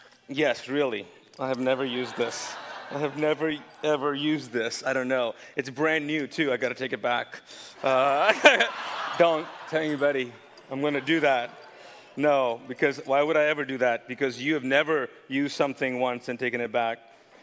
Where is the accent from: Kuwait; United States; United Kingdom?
Kuwait; my background, I grew up in Kuwait